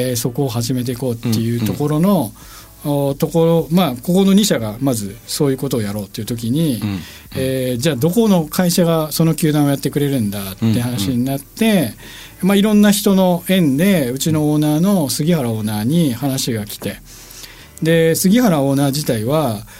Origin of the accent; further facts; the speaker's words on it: Miyazaki, Japan; 実は私は九州の宮崎出身で、